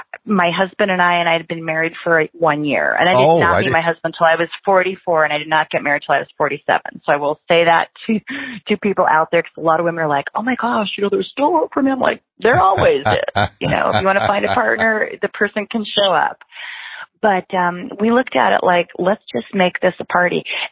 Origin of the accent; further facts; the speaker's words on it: Tucson, Arizona, United States; Yes, and growing up in Tucson with a whole lot of sunshine too.